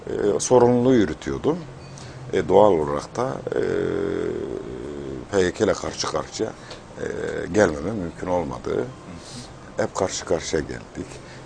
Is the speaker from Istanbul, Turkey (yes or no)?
no; Batman, Batman Province, Turkey; moved away as an adult; O kültürel değişimin etkisi altında büyüdük. Yani çocukluğum orada geçti, doğumum orada olduğu için. 20 yaşına kadar Batman'da kaldı. Aslemiz Mardinliyiz, Mardin Savur.